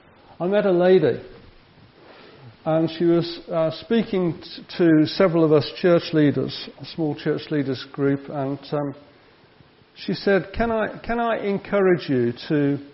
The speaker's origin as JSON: {"language": "English", "town": "Birmingham", "region": "West Midlands", "country": "United Kingdom", "tie": "born or raised there", "said": "the church that I grew up in Birmingham"}